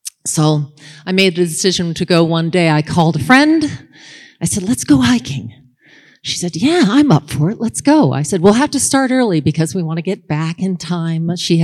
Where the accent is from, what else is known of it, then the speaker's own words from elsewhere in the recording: Montana, United States; I'm from Glacier Country.